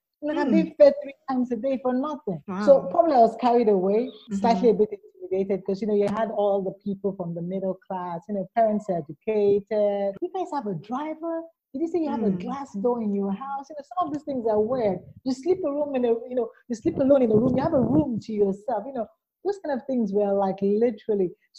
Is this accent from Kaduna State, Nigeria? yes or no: no; Lagos, Nigeria; also born or lived in Ajegunle; I spent the first 27 years of my life living in one of the lowest slums of Lagos, Nigeria. So I grew up in the part of town called Ajegunle. It's like a slum.